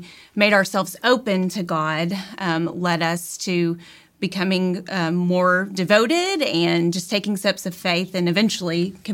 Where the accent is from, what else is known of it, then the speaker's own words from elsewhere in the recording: Texarkana, Texas, United States; so it's a twin city, so half Texas, half Arkansas, and I lived there all my life until I went off to college in Baton Rouge.